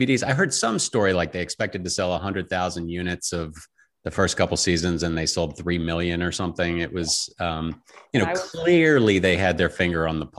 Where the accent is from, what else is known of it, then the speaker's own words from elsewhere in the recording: Richmond, Virginia, United States; Yeah, I grew up in Richmond, Virginia, and my parents were artists and divorced and all I wanted was a normal family.